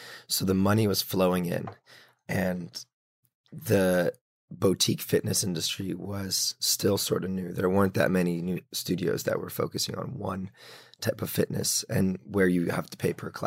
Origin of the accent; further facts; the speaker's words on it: Los Angeles, California, United States; I'm from Los Angeles, and SoulCycle kind of invited me to New York to do training.